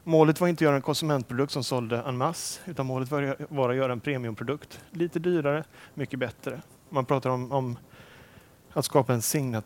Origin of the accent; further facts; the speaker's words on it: Sweden; är svensk, jag är med en norsk kollega